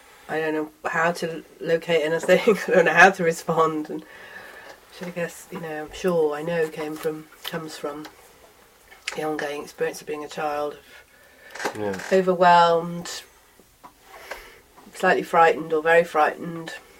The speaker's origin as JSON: {"language": "English", "region": "London", "country": "United Kingdom", "said": "As a child, as a Londoner, as a psychologist."}